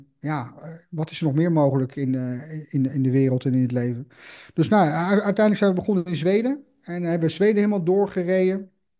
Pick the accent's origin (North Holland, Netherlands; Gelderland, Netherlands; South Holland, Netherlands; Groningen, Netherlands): South Holland, Netherlands; Voorschoten; now in Deventer, Netherlands; Ja, ik kom zelf uit het Westen, ik kom zelf uit Voorschoten, maar mijn vrouw die komt uit Deventer, dus ben toen verhuisd voor de liefde naar Deventer. En wij hebben altijd in de stad gewoond